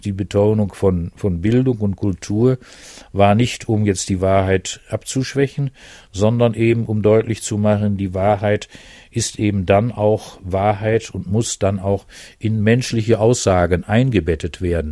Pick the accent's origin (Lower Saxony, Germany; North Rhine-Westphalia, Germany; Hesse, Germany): North Rhine-Westphalia, Germany; Ich komme aus dem Ruhrgebiet